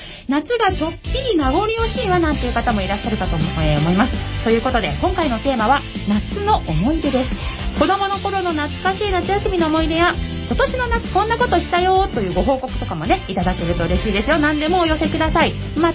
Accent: Kawasaki, Kanagawa, Japan; 川崎生まれ川崎育ち、

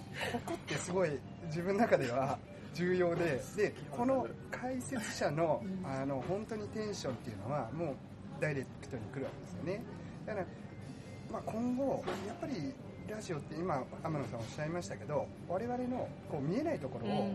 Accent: Aichi, Japan; やっぱり、まあ、地元が愛知だったので

